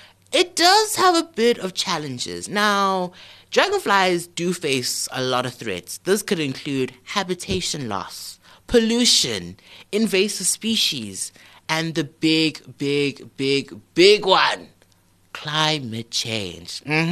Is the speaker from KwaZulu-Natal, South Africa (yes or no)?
no; Kempton Park, Gauteng, South Africa; Fun fact, I am from Kempton Park, period.